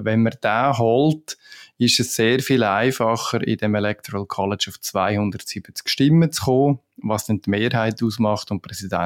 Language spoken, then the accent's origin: German; Switzerland; Vielleicht für mich besonders wichtig als Schweizer, sie haben recht guten Käse